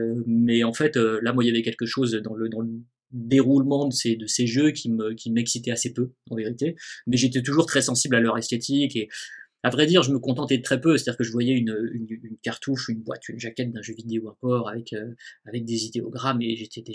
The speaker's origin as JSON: {"language": "French", "town": "Nice", "region": "Provence-Alpes-Côte d'Azur", "country": "France", "tie": "born or raised there", "said": "Donc, moi je suis originaire de Nice"}